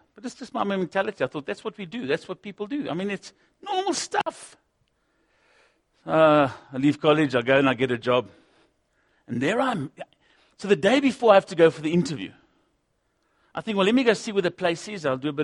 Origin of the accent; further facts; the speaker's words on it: Kimberley, Northern Cape, South Africa; I was born and bred in Kimberley.